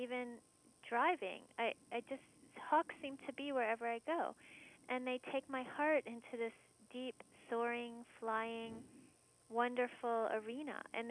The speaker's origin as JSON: {"language": "English", "region": "Maryland", "country": "United States", "tie": "born or raised there", "said": "So I grew up on the East Coast in Maryland of the United States, and we had a different term for yellow jacket and wasps."}